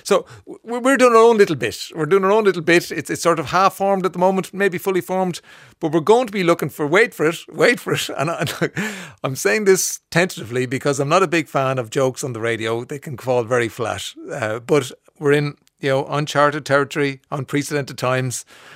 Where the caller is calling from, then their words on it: Limerick, Munster, Ireland; moved away; I am from Limerick and I've been living here for 15 years in Houston in Texas